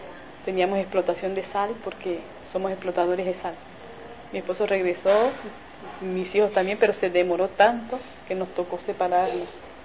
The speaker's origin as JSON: {"language": "Spanish", "region": "La Guajira", "country": "Colombia", "said": "Somos de La Guajira, al norte, límites a Venezuela, por Maracaibo."}